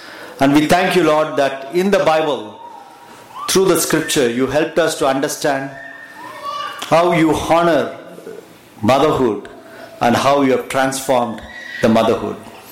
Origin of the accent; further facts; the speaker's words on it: Pune, Maharashtra, India; I come from Pune, where we have a very good culture of going ahead even when there is a red light.